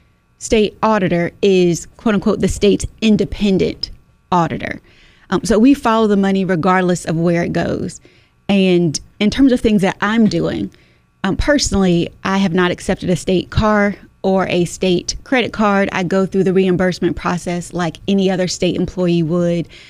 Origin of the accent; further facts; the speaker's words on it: North Carolina, United States; being born and raised in Eastern NC, I know what it's like to sweep flood water out of my living room.